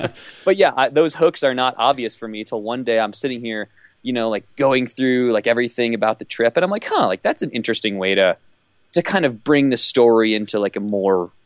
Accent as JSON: {"language": "English", "region": "Ohio", "country": "United States", "said": "because I'm from Ohio. I didn't grow up skiing in front of these professional photographers."}